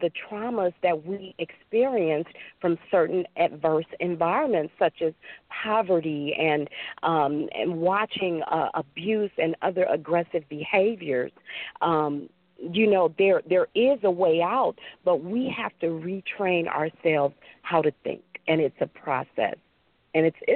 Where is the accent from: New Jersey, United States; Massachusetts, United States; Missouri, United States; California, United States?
Missouri, United States; St. Louis; Louis, Missouri. And there was what we called a crazy hospital. It was called Malcolm Bliss.